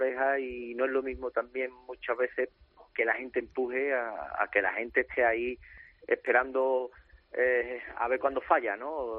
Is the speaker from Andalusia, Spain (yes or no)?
yes; Seville, Andalusia, Spain; Siempre lo he dicho y siempre lo diré, aun siendo sevillano, ¿no?